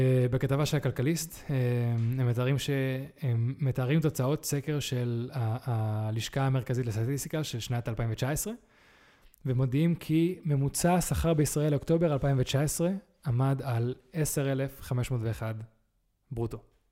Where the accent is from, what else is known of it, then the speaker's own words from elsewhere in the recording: Poleg, Central District, Israel; אפילו פולג, שאני ואתה גדלנו בו, מה שזה היה בשנות ה-70 ומה שזה עכשיו